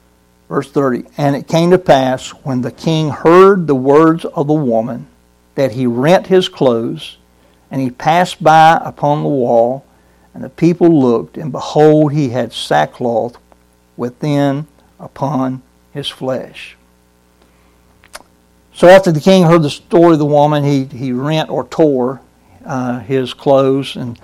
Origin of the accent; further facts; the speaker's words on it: Georgia, United States; It comes from my home state, Georgia.